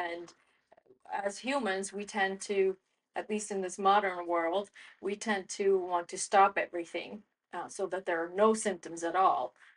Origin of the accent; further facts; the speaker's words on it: Switzerland; Yeah, so I grew up in Switzerland